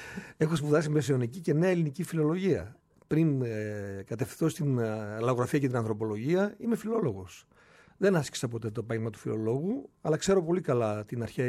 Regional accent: Militsa, Western Macedonia, Greece; Για Μιλίτσα στο Γράμμο πάνω και τα βουνά μου, το βουνό μου είναι ο Γράμμος.

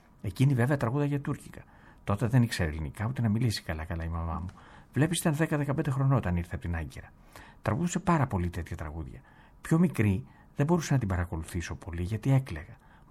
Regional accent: Greece; με βάζαν με ένα βιολί και έλεγα τουρκικά και δεν πίστευε ότι είμαι Ελληνίδα. Νόμιζες ότι έχω έρθει από εκεί, τέτοια προφορά.

